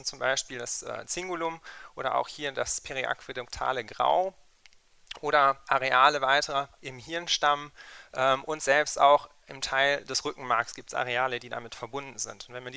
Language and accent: German; Essen, North Rhine-Westphalia, Germany; Das ist auch eine große Studie aus Essen, wo ich herkomme